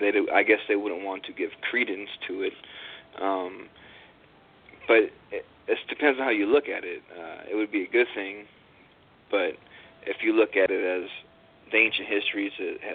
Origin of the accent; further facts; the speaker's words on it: Seattle, Washington, United States; Well, I am from Seattle, so that's a start.